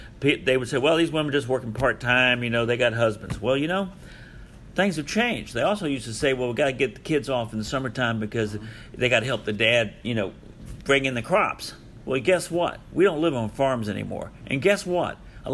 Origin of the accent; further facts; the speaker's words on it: Bossier City, Louisiana, United States; I was raised 6 years in Bossier City up north in Louisiana.